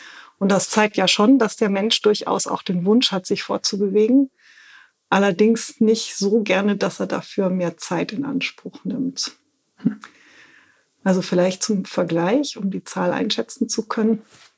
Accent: Southern Germany, Germany; Ich bin eigentlich aus Süddeutschland

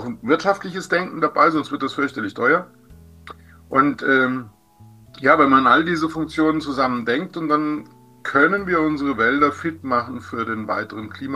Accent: Oberwalmenach, Rhineland-Palatinate, Germany; Also meine Heimatgemeinde Oberwalmnach hat 150 Einwohner.

